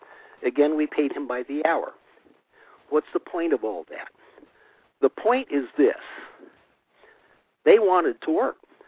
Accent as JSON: {"language": "English", "town": "Hayfork", "region": "California", "country": "United States", "tie": "born or raised there", "said": "right here in my hometown of Hayfork, 1,800 people, little village, we aren't incorporated, no incorporated cities in my county."}